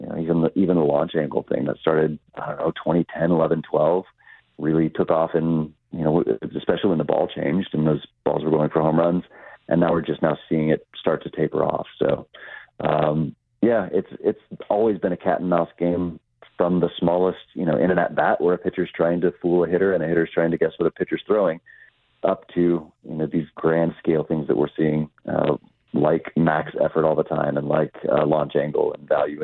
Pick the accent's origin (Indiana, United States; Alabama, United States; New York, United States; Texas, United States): Texas, United States; so I grew up in Texas, and, you know, I was a Rangers fan as a kid